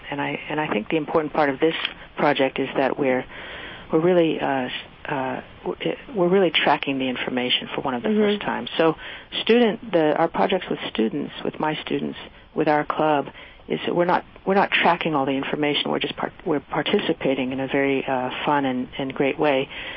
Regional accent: Midwest, United States; Frankly, I grew up in the Midwest, and I just love meat

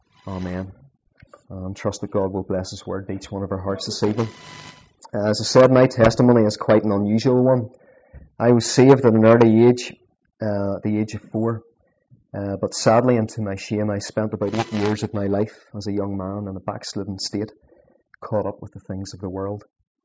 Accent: Bangor, United Kingdom; born there; I was born in Bangor on the 4th of October 1976 into a Christian home.

